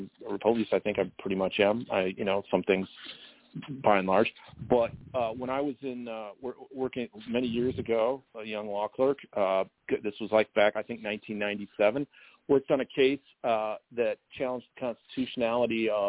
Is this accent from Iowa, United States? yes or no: yes; Iowa, United States; My home state of Iowa, I've been following this a little bit.